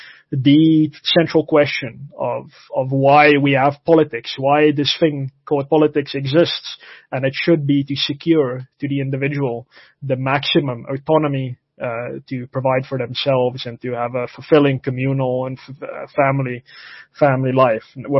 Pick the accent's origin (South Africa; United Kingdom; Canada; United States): South Africa; I'm maybe a little bit proud of being a South African who has an incompetent state